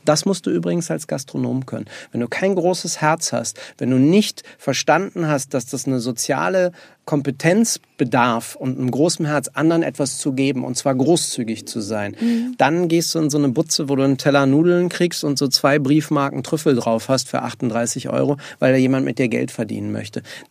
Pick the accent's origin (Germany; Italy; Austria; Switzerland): Germany; Berlin; ich bin Berliner